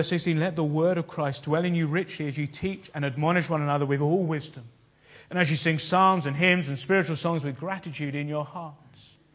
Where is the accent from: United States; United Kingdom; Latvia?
United Kingdom; partly because we're British, and the reserve within us just means we don't like doing that kind of thing